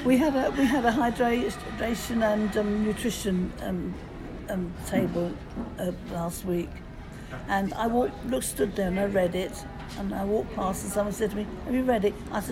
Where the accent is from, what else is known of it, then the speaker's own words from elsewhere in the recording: South East England, United Kingdom; I grew up in Surrey, a lot of farmland around.